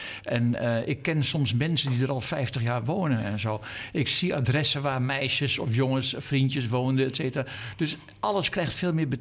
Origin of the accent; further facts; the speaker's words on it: Amsterdam, North Holland, Netherlands; Als je zo lang in Amsterdam woont en ik woon weer in de buurt waar ik ben opgegroeid, dan krijgt de stad steeds meer diepte.